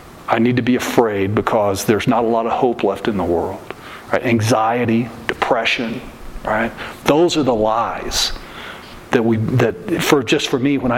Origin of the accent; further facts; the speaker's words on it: Texas, United States; And the reason God gave us, as a young kid growing up in Texas, the reason God gave us the gift of the oak tree was so that we could climb it, right?